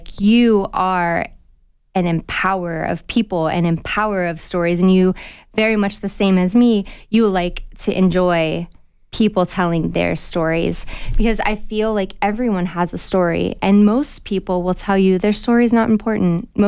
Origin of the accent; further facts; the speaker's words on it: Tucson, Arizona, United States; And I thought, who is this lady and how does she know I'm from Tucson?